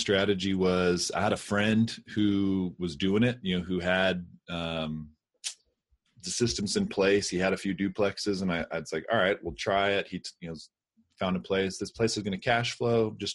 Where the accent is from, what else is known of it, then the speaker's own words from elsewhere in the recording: Austin, Texas, United States; You know, I grew up in Austin. I got an advertising degree.